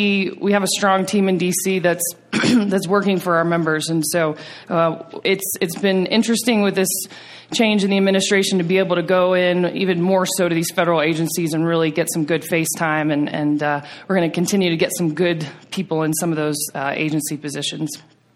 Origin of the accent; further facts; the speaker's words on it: the South, United States; now in Washington, D.C., United States; I am from the South, but I love coming out west.